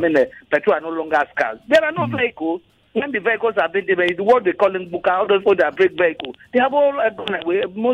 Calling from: Badagry, Lagos, Nigeria; I'm calling from Badagry.

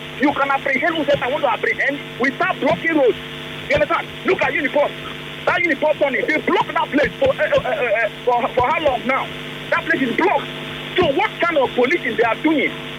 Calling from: Port Harcourt, Rivers, Nigeria; I'm calling you from Port Harcourt.

